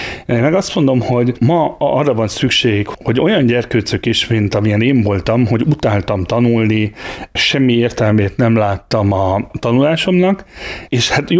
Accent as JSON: {"language": "Hungarian", "town": "Pécs", "region": "Baranya", "country": "Hungary", "tie": "born or raised there", "said": "Én Pécsen nőttem fel, és Pécsen a kertváros környékén éltem és laktam"}